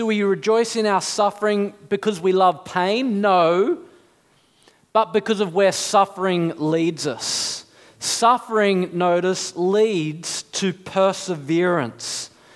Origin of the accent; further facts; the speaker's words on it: New South Wales, Australia; I grew up in the North Shore.